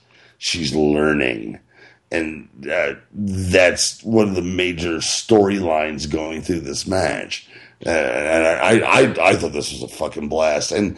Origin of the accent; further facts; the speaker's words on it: New Jersey, United States; also born or lived in Kentucky; I'm a New Jersey guy, but I was born in Kentucky